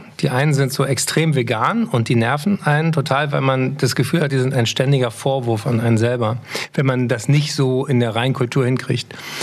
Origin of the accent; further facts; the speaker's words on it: Berlin, Germany; also born or lived in Frankfurt am Main; Ja, ich kam mit einem Lebensjahr nach Berlin, deswegen habe ich auch keinen hessischen Einschlag